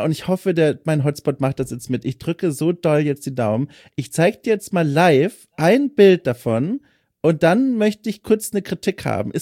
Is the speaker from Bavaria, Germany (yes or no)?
yes; Bavaria, Germany; moved away as an adult; also born or lived in Heidelberg / Munich / Berlin; now in Hamburg, Germany; Klar, also ich komme aus Franken, ein kleines Dorf in Franken, 700 Einwohner, mittlerweile nur noch 500